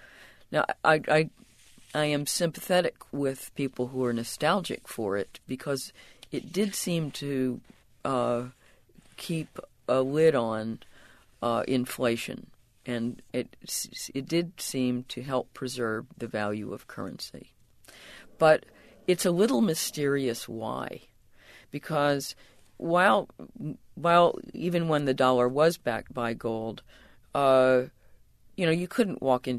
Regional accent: United States; now in London, United Kingdom; Well, you know, being an American somewhere else in the world, and especially somewhere else English speaking, is different from being other foreigners elsewhere.

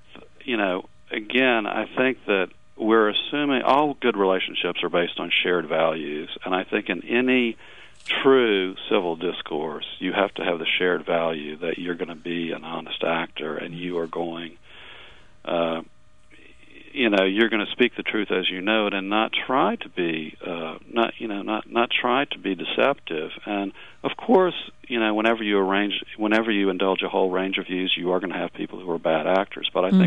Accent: Louisiana, United States; born there; I was born in 1964 in Louisiana, the same year the Voting Rights Act was passed.

